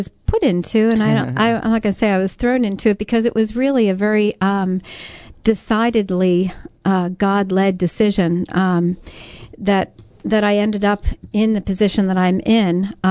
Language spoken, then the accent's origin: English; Philadelphia, Pennsylvania, United States; I am a born and raised Philly local girl. I was raised in Delaware County, and I was raised in a very strong Christian home.